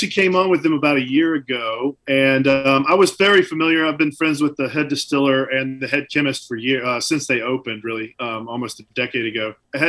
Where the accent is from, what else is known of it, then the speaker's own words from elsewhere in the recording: Deep South, United States; I grew up in the Deep South. I cooked for a living for a long time.